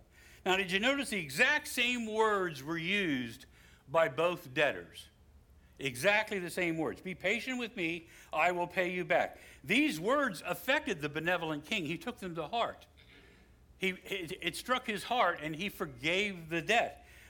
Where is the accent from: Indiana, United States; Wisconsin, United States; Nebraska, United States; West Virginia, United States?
West Virginia, United States; I'm not a mathematician. I grew up in West Virginia.